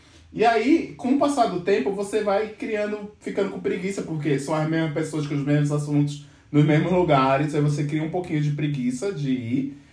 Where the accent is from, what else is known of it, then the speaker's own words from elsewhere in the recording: Pernambuco, Brazil; moved away; Logo quando eu me mudei pra São Paulo, eu não sou de São Paulo, eu sou de Pernambuco, logo que eu mudei pra São Paulo